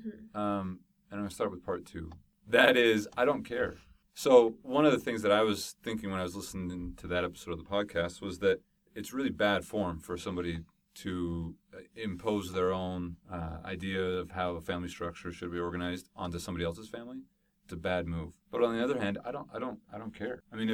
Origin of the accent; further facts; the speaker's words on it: California, United States; I grew up in Southern California, and I am LDS